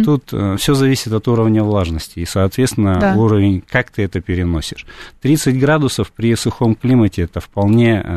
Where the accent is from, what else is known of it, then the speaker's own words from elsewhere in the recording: Russian Far East, Russia; Я сам коренной дальневосточник и буду говорить на своем опыте.